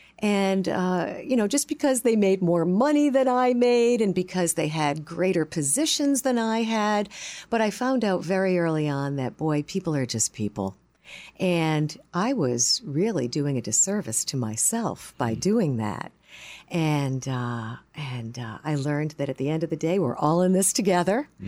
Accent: Rhode Island, United States; accent: Rhode Island; Born and raised in Rhode Island. You know, that funny Rhode Island accent?

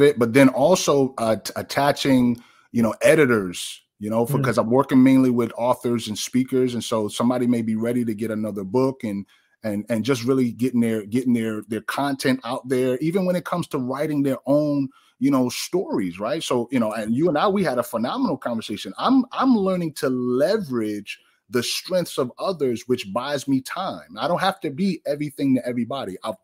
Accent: New York, United States; Now, I come from New York.

